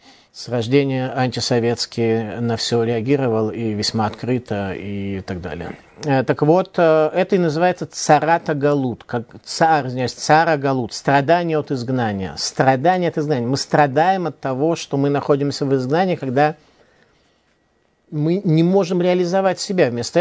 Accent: Saint Petersburg, Russia; born there; я родился в Ленинграде

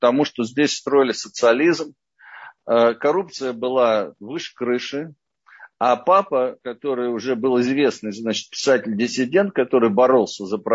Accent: Moscow, Russia; как я уже сказал. И я родился в Москве. Вырос в такой интеллигентной семье.

